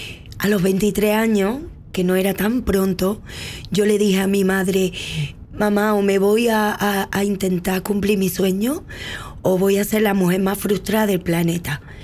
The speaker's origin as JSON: {"language": "Spanish", "region": "Andalusia", "country": "Spain", "tie": "born there", "said": "si bien en mi país, donde nací en Andalucía, el flamenco está siempre, está en las calles, está en las casas"}